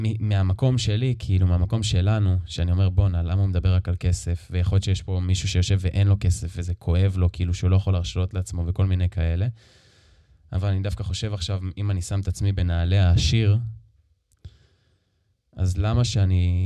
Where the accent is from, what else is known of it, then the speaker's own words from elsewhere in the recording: Ra'anana, Central District, Israel; אז אני גדלתי במקום ברעננה, מקום שיש בו כסף